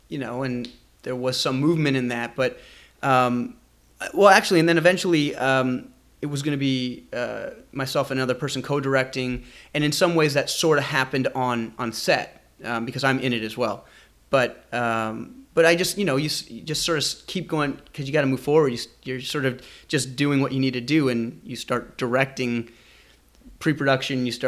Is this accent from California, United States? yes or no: no; St. Louis Park, Minnesota, United States; I'm from Minnesota, just outside of Minneapolis. St. Louis Park, to be exact.